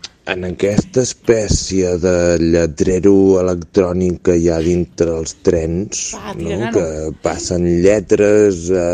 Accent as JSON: {"language": "Catalan", "town": "Manresa", "region": "Catalonia", "country": "Spain", "said": "de Manresa, i tinc un dubte"}